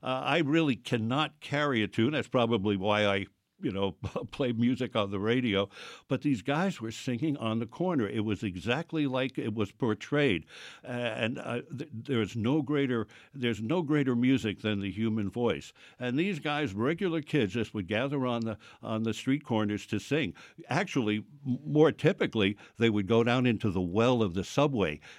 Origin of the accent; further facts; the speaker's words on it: Bronx, New York, United States; I grew up in the Bronx